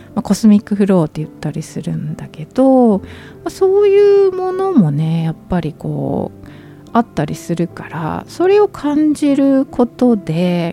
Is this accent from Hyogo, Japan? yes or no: yes; Takarazuka, Hyogo, Japan; also born or lived in Kanto; もともと宝塚出身なんで、やっぱいつか関西に帰りたいっていうのはずっと思ってたけど、